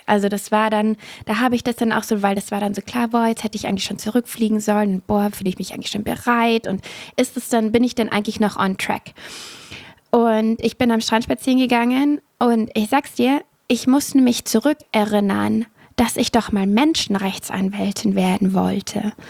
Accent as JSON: {"language": "German", "region": "Southern Germany", "country": "Germany", "said": "Ich komme aber aus Süddeutschland, also ich bin nicht am Meer aufgewachsen. Ich bin an einem See aufgewachsen"}